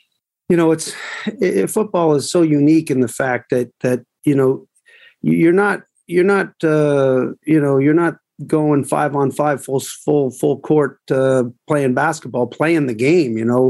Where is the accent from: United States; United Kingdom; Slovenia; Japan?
United States; Vermont; I'm from Northern Vermont. My parents have a beautiful property in Northern Vermont